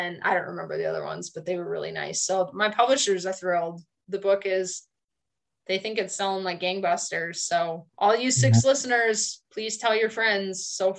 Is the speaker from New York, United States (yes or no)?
no; Bowman, North Dakota, United States; There's one in my hometown of Bowman.